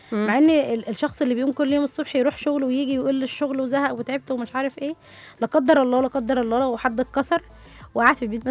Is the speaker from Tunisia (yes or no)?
no; Egypt; احنا عندنا في مصر الثانوية العامة،